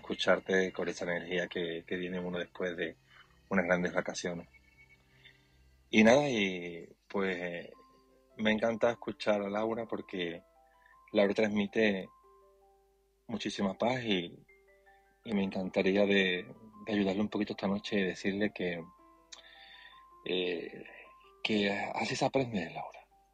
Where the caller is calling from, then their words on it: Seville, Andalusia, Spain; de Sevilla